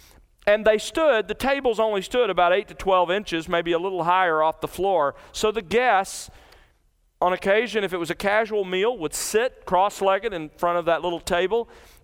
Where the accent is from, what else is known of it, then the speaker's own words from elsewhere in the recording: Mobile, Alabama, United States; Meals where I grew up in the South in Mobile, Alabama, were 2-3 hour events